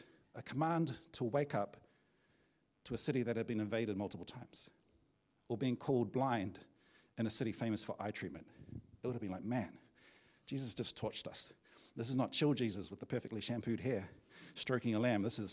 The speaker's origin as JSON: {"language": "English", "region": "Auckland", "country": "New Zealand", "tie": "born or raised there", "said": "If there was a message to my hometown of Auckland, it might talk about how we are despised by many."}